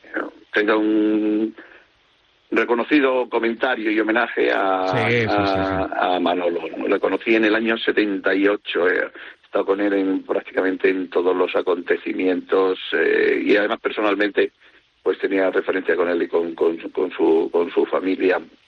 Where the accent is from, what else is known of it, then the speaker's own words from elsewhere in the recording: Trujillo, Extremadura, Spain; también es fiesta en otro sitio, por ejemplo en Trujillo, que es mi pueblo, la feria del queso.